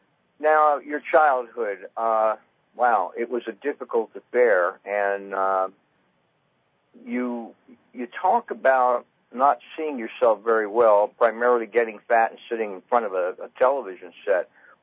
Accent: Newark, New Jersey, United States; I was raised in Newark, and you know what Newark was like back in the 50s, in tenement buildings and so on and so forth, in a little place called Little Italy in Newark off of South Orange Avenue.

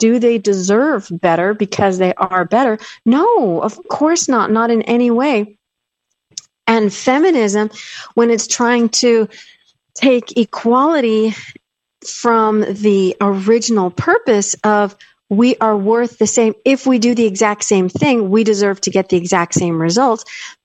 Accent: Federal Way, Washington, United States; I grew up in Federal Way, Washington, so it was pretty diverse, even in the 80s.

